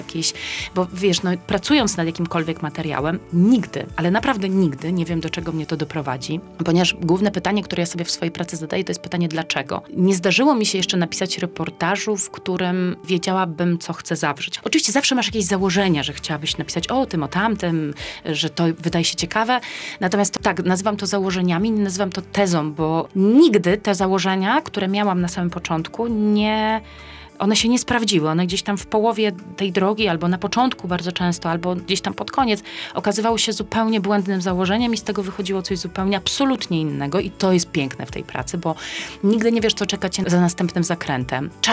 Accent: Żelistrzewo, Pomeranian Voivodeship, Poland; No nie wiem, ze 20 lat temu, to myślę, że przez gardło by mi nie przeszło takie powiedzenie komuś oficjalnie, albo komuś nowo poznanemu, jestem z Żeliszczewa.

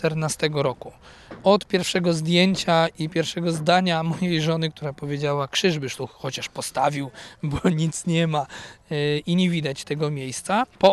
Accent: Pieniężno, Warmian-Masurian Voivodeship, Poland; also born or lived in Braniewo; Ja pochodzę z województwa warmińsko-mazurskiego, urodziłem się w Braniewie, wychowałem w Pieniężnie

